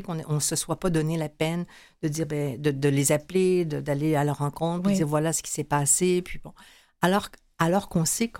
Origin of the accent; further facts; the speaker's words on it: Quebec, Canada; au Québec, auquel je suis profondément attachée, je suis québécoise, francophone